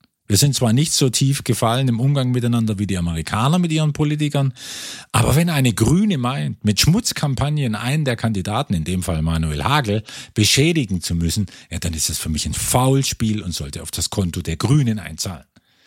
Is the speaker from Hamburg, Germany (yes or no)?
no; Baden-Württemberg, Germany; born there; Dann kann ich als gebürtiger Schwabe den morgigen Tag der baden-württembergischen Landtagswahl natürlich nicht unerwähnt lassen.